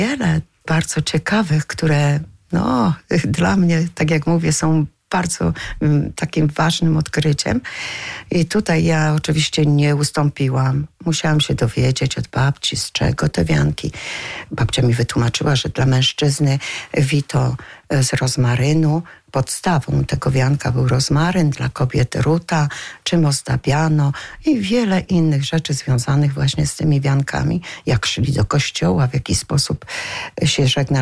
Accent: Bęczków, Świętokrzyskie Voivodeship, Poland; also born or lived in Oblęgorek / Pomerania; Przyjechałam do Bęczkowa, jak miałam 6 lat. Urodziłam się w Oblęgorku, ale później moi rodzice wyjechali na Pomorze i tam pracowali. Wrócili tutaj, jak ja miałam 6 lat, do pierwszej klasy właśnie.

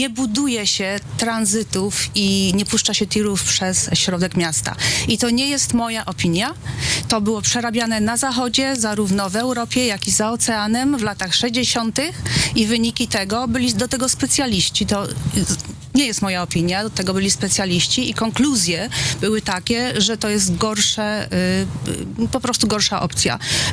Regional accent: Kielce, Świętokrzyskie Voivodeship, Poland; born there; moje kochane Kielce, w których się urodziłam na KSM-ie i ma w tej chwili 180 tysięcy ludności i cały czas się wyludnia

